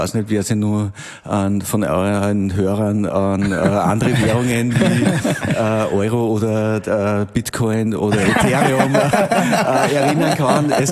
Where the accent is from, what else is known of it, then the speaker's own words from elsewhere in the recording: Braunau am Inn, Upper Austria, Austria; born there; now in Wels, Austria; Ende der 90er Jahre nach Linz gegangen, bin gebürtiger Braunauer und bin nach Linz gegangen, und das hat mir extrem gut getaugt. Der Liebe wegen dann nach Wels.